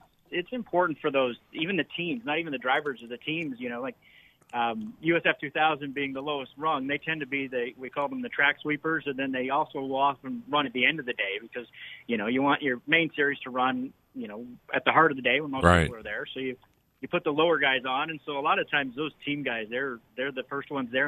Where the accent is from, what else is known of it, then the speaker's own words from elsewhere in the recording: Canada; I'm Canadian originally, so it feels like home to me.